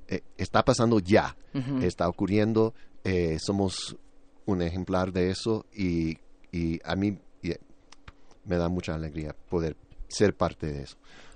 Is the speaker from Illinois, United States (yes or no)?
yes; Chicago, Illinois, United States; yo soy de Chicago, no que soy chicano.